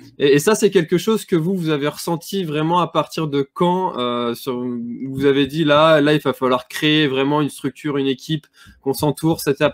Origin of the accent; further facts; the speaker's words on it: Brittany, France; C'est vrai que chez nous, en Bretagne, quand il pleut, ce n'est pas la même pluie que chez vous.